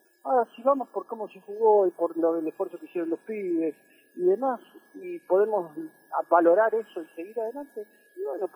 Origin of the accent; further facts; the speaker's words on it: Argentina; Es propio de lo que nos pasa como argentinos